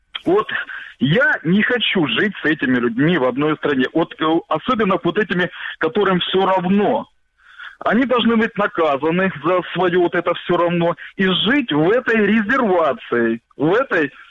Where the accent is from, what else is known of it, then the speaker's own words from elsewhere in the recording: Donetsk, Donetsk Oblast, Ukraine; now in Kramatorsk, Ukraine; Краматорск. Сам, как бывший дончанин